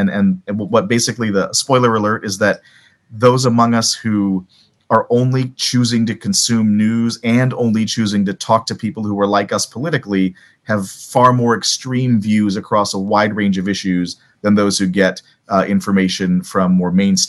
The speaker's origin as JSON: {"language": "English", "region": "Minnesota", "country": "United States", "said": "I'm from Minnesota, and so if you're a Vikings fan, you might say, well, gosh, why are we harping on Super Bowls, right?"}